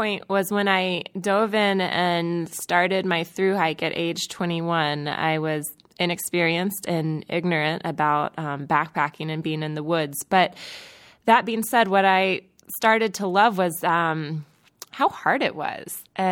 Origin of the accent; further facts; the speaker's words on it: North Carolina, United States; I'm from Western North Carolina, so I grew up in the southern Blue Ridge Mountains, which are part of the Appalachian Mountains